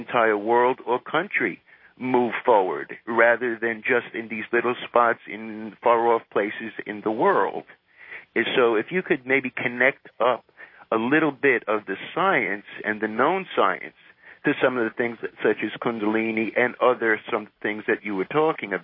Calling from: Haifa, Haifa District, Israel; I'm calling from Haifa, Israel.

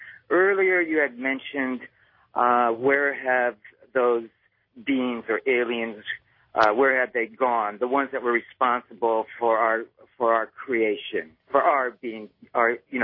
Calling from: Brooklyn, New York, United States; I'm calling from Brooklyn, New York.

